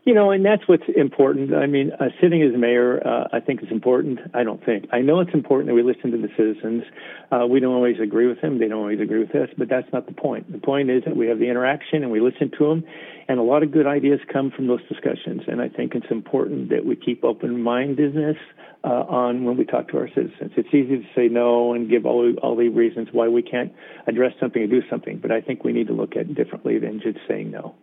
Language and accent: English; Reno, Nevada, United States; I grew up, I was born and raised in Reno, Nevada.